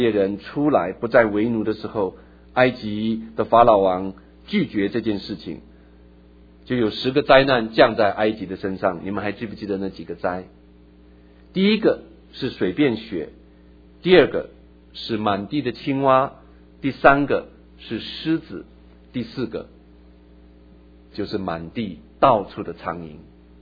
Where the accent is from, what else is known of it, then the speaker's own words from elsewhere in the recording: Taitung, Taitung County, Taiwan; 我小时候是在台湾的台东长大的，那个时候台东很淳朴，淳朴的另外一个字就是比较落后。我是幼稚园的时候我们家搬到台东，我念书的小学是一个私立子弟小学，非常小的小学